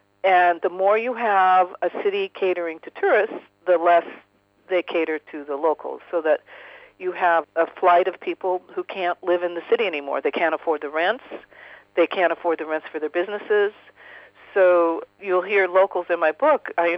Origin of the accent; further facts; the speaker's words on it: Seattle, Washington, United States; You know, one visit to San Francisco, New York, my hometown, Seattle, it's gorgeous